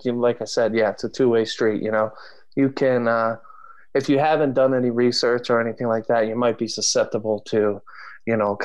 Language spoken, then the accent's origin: English; New Jersey, United States; I'm from Jersey originally.